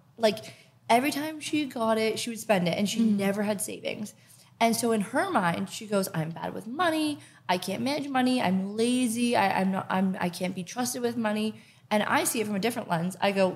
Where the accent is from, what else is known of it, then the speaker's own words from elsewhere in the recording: Canada; I am from Canada. I hate winter.